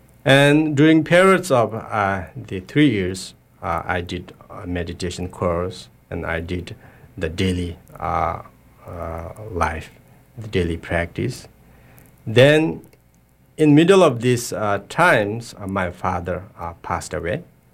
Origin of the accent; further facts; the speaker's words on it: Solukhumbu, Koshi Province, Nepal; born there; English is a second language; I was born in Nepal, near the Mount Everest, Solukhumbu, and I was born with a Buddhist family in Nyingmapa traditions.